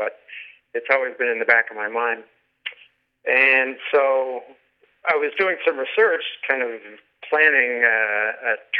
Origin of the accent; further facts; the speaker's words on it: British Columbia, Canada; moved away as an adult; now in New York, United States; Well, I'm from the West Coast originally. That's where I grew up, spent the first 20 years of my life, more or less. And then I got a job here in New York back in 2000, and I've been here ever since.